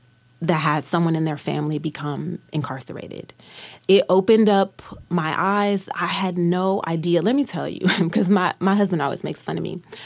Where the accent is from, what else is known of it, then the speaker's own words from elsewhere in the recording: Detroit, Michigan, United States; I always say I'm from all of Detroit. You know, I talked a lot about growing up in Calumet